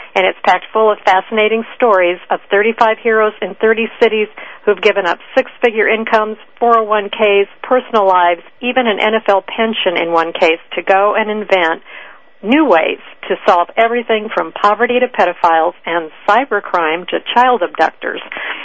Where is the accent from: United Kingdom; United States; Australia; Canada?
United States; Champaign, Illinois; One of those killed was a young lady right here in my hometown, Champaign, Illinois.